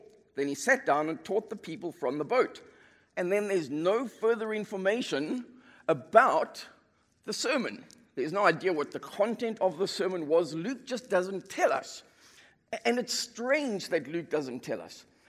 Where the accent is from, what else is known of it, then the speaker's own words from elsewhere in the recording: South Africa; accent: South African; I'm the pastor at Mountain View Church. I was born and raised in Africa, so this accent will be a little bit strange to you. South Africans tend to speak quite fast.